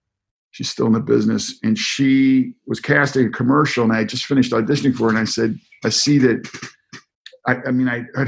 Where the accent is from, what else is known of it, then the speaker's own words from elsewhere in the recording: Chesapeake Bay, United States; man, I grew up near the Chesapeake Bay. We eat crab like, you know, like other people eat crackers.